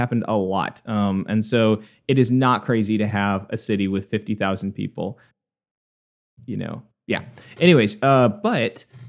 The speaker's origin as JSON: {"language": "English", "region": "Minnesota", "country": "United States", "tie": "born or raised there", "said": "growing up in the Twin Cities and being surrounded by Minnesota"}